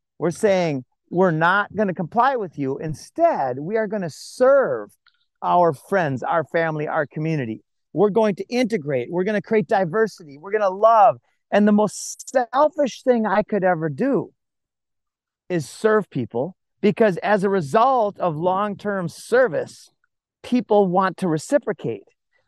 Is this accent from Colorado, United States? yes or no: no; Minnesota, United States; I grew up in Minnesota, so I use the word God.